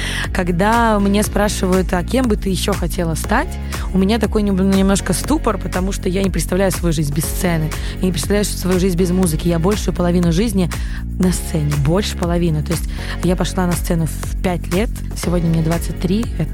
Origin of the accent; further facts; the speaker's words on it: Mogilev, Mogilev Region, Belarus; в Могилеве обо мне узнали раньше, чем в Минске, потому что я родом из Могилева